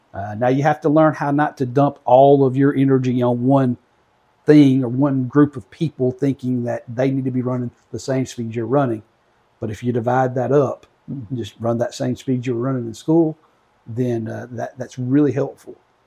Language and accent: English; Southaven, Mississippi, United States; I grew up in South Haven, Mississippi.